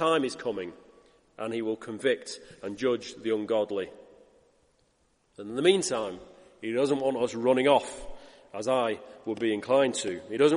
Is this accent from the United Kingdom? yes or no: yes; United Kingdom; Yes, we are British, most of us. And yes, our culture says, just mind your own business.